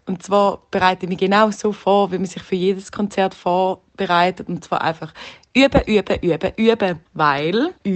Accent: Herisau, Appenzell Ausserrhoden, Switzerland; now in Zurich, Switzerland; ich komme aus Herisau. Ich wohne zwar mittlerweile in Zürich.

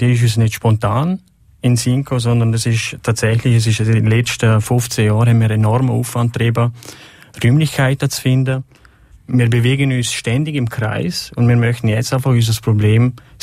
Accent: Liechtenstein; die unseren Ansprüchen auch als Liechtensteiner Bürger entsprechen täten

